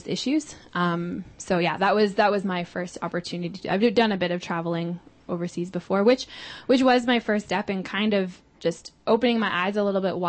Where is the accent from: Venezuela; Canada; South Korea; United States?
Canada; how I was benefiting from these things as a Canadian citizen and as someone who benefits from the Canadian pension plan.